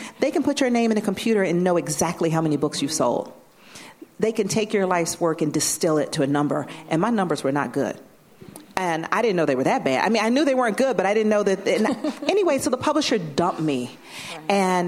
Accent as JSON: {"language": "English", "town": "Atlanta", "region": "Georgia", "country": "United States", "tie": "born or raised there", "said": "because when I grew up in Atlanta, it was segregated"}